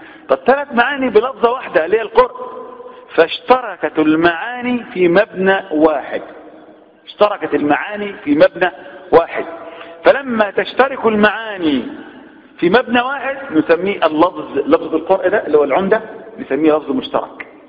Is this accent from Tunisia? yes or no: no; Egypt